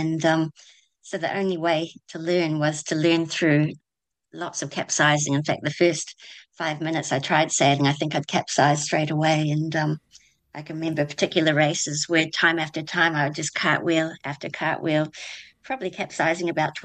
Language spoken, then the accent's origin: English; Christchurch, Canterbury, New Zealand; I grew up in Christchurch and it was really lucky where we lived in Redcliffs.